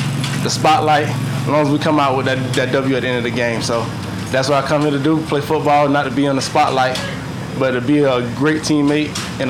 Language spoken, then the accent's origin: English; Tampa, Florida, United States; I stay north of Tampa. I'm from Tampa, but I live outside of Tampa.